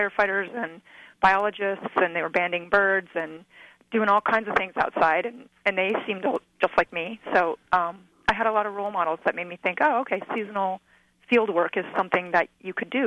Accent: Michigan, United States; moved away as an adult; also born or lived in Western Montana, United States; I grew up in Western Michigan, and when I moved to Western Montana right after college

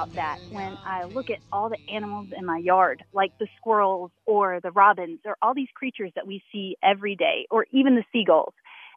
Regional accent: Raleigh, North Carolina, United States; I am an entomologist from Raleigh.

